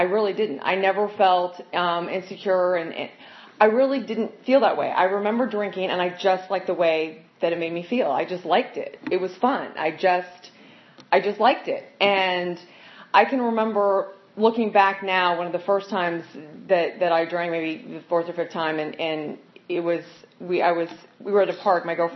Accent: Virginia, United States; I grew up in Northern Virginia, and same thing. My parents will be married 55 years come this July.

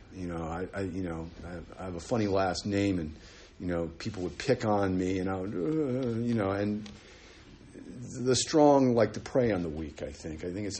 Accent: New York, United States; I grew up in New York City, by the way.

